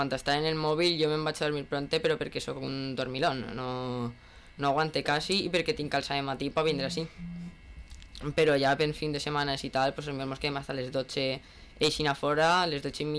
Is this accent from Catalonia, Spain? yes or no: no; Burriana, Valencian Community, Spain; jo sóc de Burriana